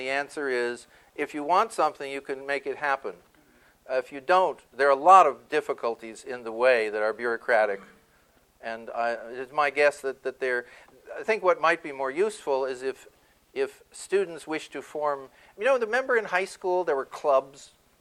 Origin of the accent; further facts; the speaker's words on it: Los Angeles, California, United States; Because I grew up predominantly in Los Angeles, and I think I'm a Native.